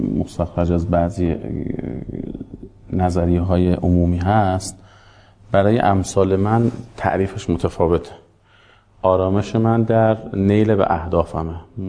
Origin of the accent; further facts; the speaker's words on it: Ahvaz, Khuzestan, Iran; also born or lived in Tonekabon / Kerman; جنگ زده یعنی از اهواز کوچ کردیم به تونکابون شهسوار.